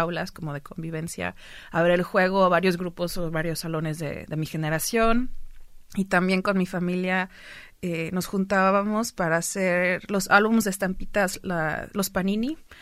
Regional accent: Mexico; moved away as an adult; now in United States; yo nací y crecí en México, hasta que los 19 años fue que me mudé a los Estados Unidos.

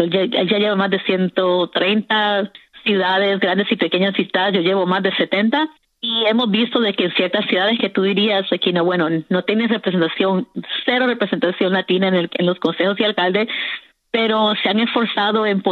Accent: El Salvador; now in Mount Rainier, United States; yo soy salvadoreña, nací en El Salvador. Yo nací en El Salvador, pero yo vivo en Mount Rainier, Maryland. Entonces, ese también es mi hogar. Entonces, yo soy de aquí, esta es mi ciudad.

